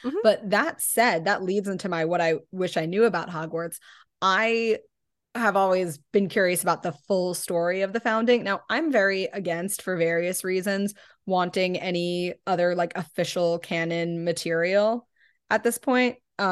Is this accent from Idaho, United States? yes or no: no; New York City, New York, United States; growing up in New York City and as a Harry Potter fan